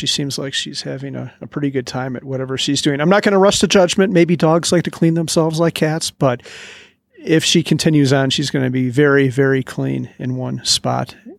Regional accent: Midwest, United States; God, I'm from the Midwest, and people in the Midwest, I guess there's a certain type of attitude and people are usually pretty modest.

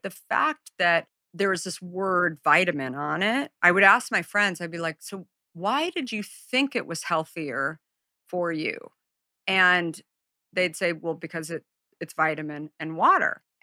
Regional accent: Arizona, United States; So I grew up in Arizona.

